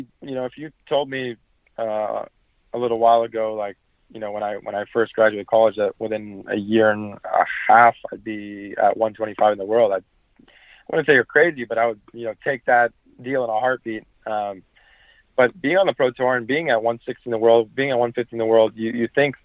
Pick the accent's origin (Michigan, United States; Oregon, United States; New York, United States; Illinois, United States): New York, United States; New York City; I grew up in New York City and then played a little bit on green clay in Florida before college